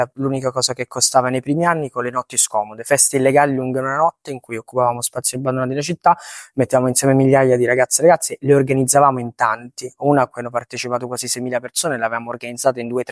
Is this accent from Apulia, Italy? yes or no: no; Rome, Lazio, Italy; ho 25 anni, sono cresciuto a Roma